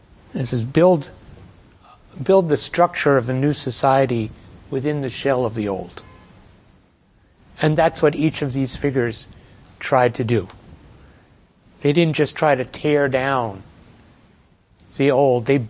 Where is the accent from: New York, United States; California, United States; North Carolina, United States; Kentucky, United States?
New York, United States; Great Neck; also as a teenager, I saw Dr. King and his associate, Ralph Abernathy, at a synagogue in Great Neck, my hometown.